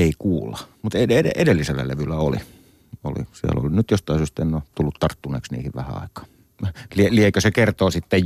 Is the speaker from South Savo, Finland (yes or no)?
no; Helsinki, Uusimaa, Finland; mä oon syntynyt Helsingissä ja asunut 27-vuotiaaksi muistaakseni Hesassa.